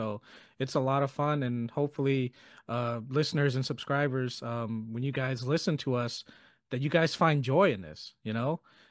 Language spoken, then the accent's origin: English; Honolulu, Hawaii, United States; And it's still here in my hometown, believe it or not.